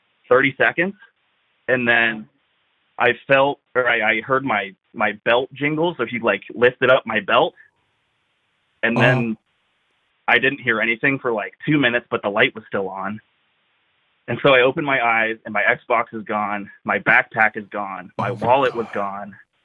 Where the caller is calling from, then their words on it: Columbus, Ohio, United States; I'm calling from Columbus, Ohio.